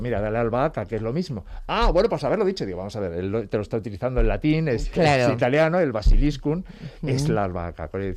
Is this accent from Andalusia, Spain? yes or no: no; Peraleda de San Román, Extremadura, Spain; Fíjate, yo recuerdo, en mi pueblo, en Extremadura, en Peralada de San Román